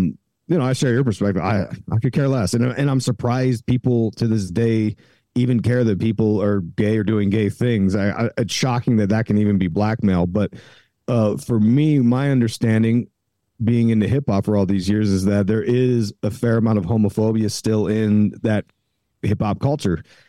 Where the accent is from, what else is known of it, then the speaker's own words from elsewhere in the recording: East Coast, United States; And I grew up on the East Coast. We were obsessed